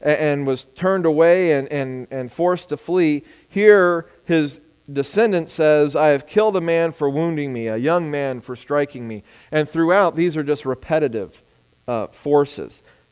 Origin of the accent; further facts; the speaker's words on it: Texas, United States; It's mind-boggling to some extent to me, but I'm from Texas.